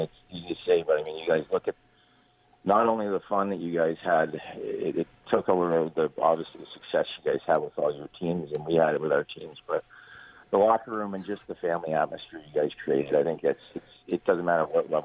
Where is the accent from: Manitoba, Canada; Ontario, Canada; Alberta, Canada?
Ontario, Canada; Toronto; growing up in Toronto